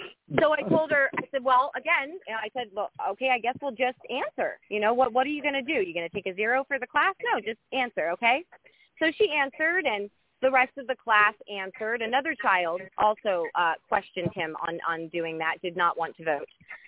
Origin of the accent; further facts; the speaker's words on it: Florida, United States; first of all, I'm a Florida native. I'm a deeply rooted one at that, and I grew up in Lee County.